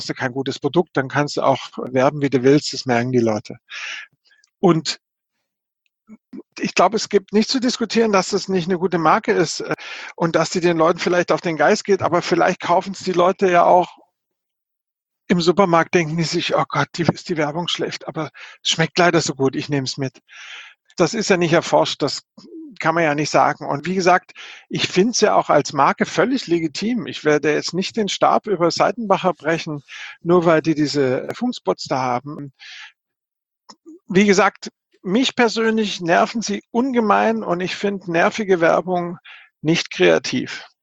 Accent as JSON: {"language": "German", "region": "Southern Germany", "country": "Germany", "tie": "born or raised there", "said": "ich bin im Süddeutschen groß geworden, als Seitenbacher dort unten gestartet hat."}